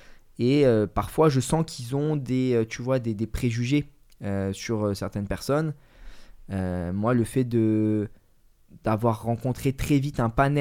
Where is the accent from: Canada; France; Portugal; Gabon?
France; Marseille, Provence-Alpes-Côte d'Azur; j'ai grandi à Noailles. C'était le foot dans les quartiers nord le dimanche matin